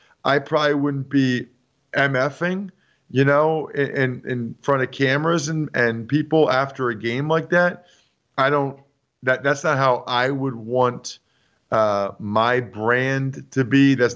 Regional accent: Reading, Pennsylvania, United States; I do read my hometown newspaper, ReadingEagle.com, but I read it on my phone as opposed to the print copy.

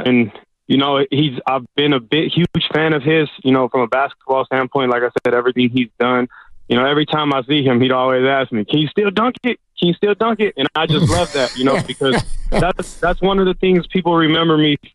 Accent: Oakland, California, United States; something different than what I was used to growing up in East Oakland.

